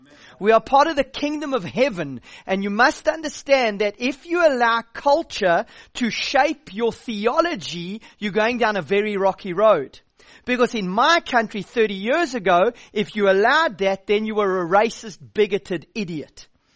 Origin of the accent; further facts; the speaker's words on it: South Africa; So you might know from my accent that I don't come from Scotland or Holland. I come from South Africa, which means I'm an African.